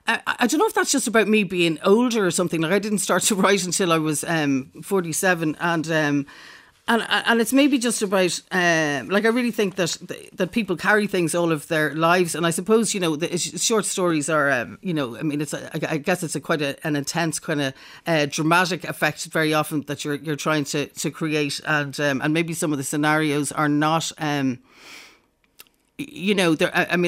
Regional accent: Northern Ireland, United Kingdom; I come from the north originally. It's not really very detectable from my accent anymore, but I come from the north originally.

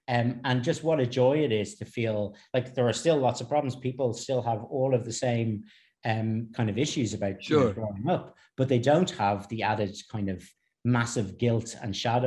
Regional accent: Ireland; growing up in Ireland

